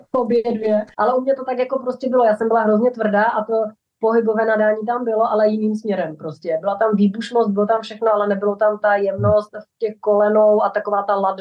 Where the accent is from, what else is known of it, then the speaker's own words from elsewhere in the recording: Ostrava, Moravian-Silesian Region, Czechia; Protože jsem rodilý Ostravák. I podle zvuku a přízvuku to jde slyšet.